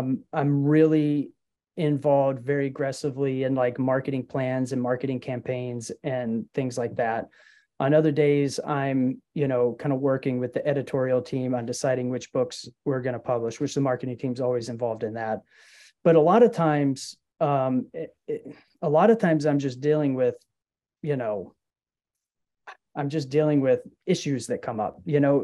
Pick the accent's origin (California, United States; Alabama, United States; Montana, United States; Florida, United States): Alabama, United States; Well, so I grew up in Alabama. Okay. And I was a Southern Baptist in Alabama, and I never in my life had, so far as I know, had met a Catholic. Cause it's just like, it was really rural, about an hour and a half north of Birmingham.